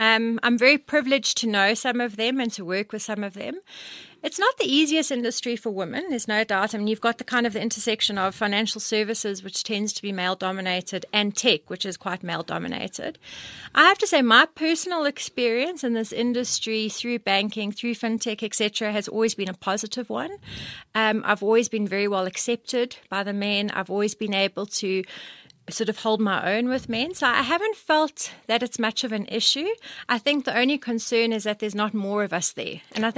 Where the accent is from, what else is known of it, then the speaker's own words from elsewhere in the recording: Johannesburg, Gauteng, South Africa; I'm a Joburg all through and through. And I love Joburg.